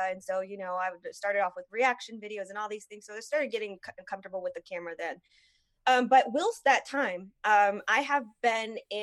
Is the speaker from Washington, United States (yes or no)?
no; Houston, Texas, United States; so I'm from Houston.